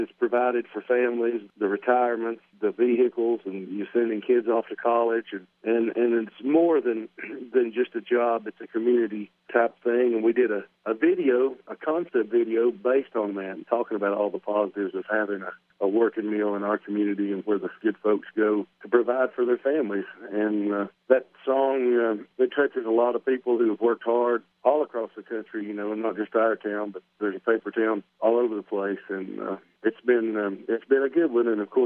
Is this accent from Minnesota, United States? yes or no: no; North Carolina, United States; we're all from Western North Carolina in a county called Haywood County near Asheville. We're in the mountains where the Smokies meet the Blue Ridge.